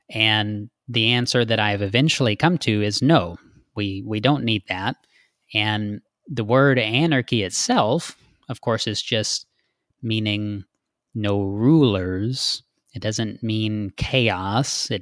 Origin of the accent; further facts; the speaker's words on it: Texas, United States; outside of my hometown in the middle of nowhere, Texas